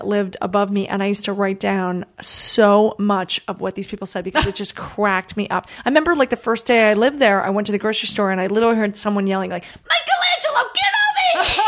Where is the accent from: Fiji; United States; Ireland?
Ireland; And then I have come to make peace with it and actually enjoy it and realize that it's part of being Irish. It's part of who we are.